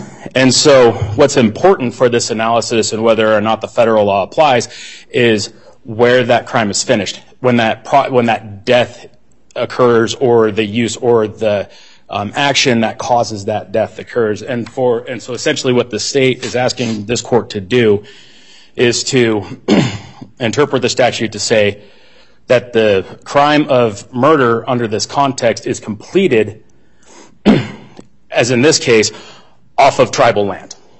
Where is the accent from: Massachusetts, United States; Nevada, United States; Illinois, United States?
Nevada, United States; Ely; I grew up in Ely, so that is a neighboring jurisdiction